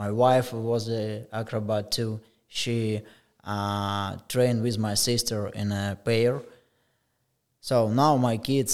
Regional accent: Ukraine; English is a second language; No, I came from Ukraine.

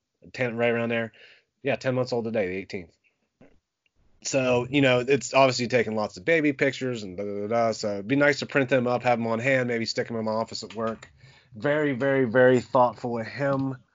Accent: Ohio, United States; I can't believe that people take the time out of their day to send us shit because we're knuckleheads from Ohio.

